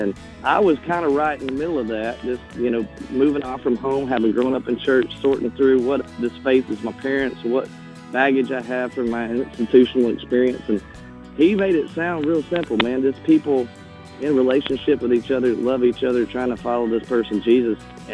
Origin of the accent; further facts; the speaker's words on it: Texarkana, Texas, United States; I grew up in Texarkana, Texas. My dad had this insurance agency